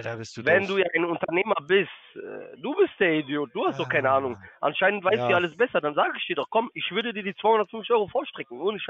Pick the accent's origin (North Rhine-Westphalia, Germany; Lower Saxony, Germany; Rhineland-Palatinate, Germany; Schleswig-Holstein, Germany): North Rhine-Westphalia, Germany; Düsseldorf; Gebürtiger Düsseldorfer